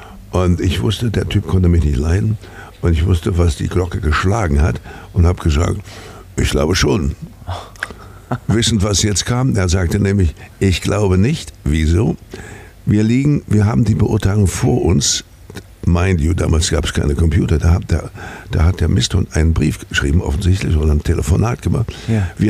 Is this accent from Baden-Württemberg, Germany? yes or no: no; Weimar, Thuringia, Germany; Ich bin Weimarer, ja. Ich bin zwar in Fritzlar geboren, das ist eine Stadt in Nordhessen, aber ich wurde im Alter von, glaube ich, 3 Monaten nach Weimar verschleppt.